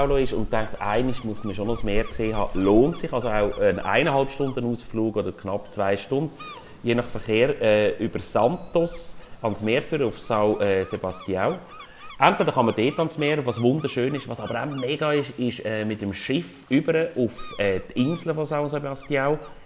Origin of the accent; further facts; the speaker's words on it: Switzerland; dass ich als Schweizer, der ein bisschen zurückhaltend bin und die Sprache nicht kann